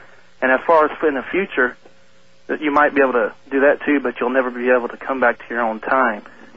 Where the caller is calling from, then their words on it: Everett, Washington, United States; Everett, Washington.